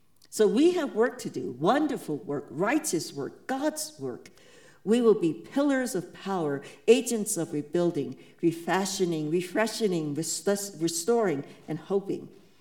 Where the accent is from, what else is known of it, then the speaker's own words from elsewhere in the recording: New York, United States; I would tack on the motto of my home state of New York, Excelsior, ever upward.